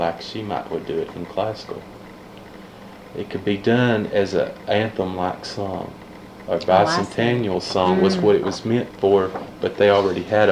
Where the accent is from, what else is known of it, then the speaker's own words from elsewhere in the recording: Dayton, Ohio, United States; born there; No, I was born in Dayton, Ohio.